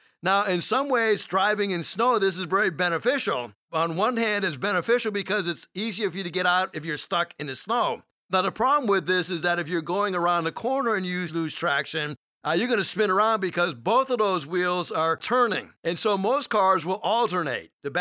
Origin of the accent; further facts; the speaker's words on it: Massachusetts, United States; those of you who know me know that I was raised in New England, and in Massachusetts, we get a lot of snow in the wintertime.